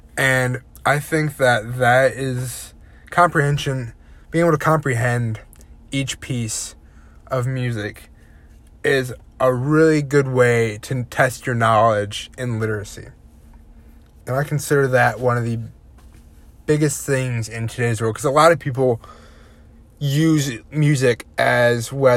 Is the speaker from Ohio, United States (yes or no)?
yes; Waterville, Ohio, United States; I'm from Waterville, Ohio, and I'm a freshman at BG this year.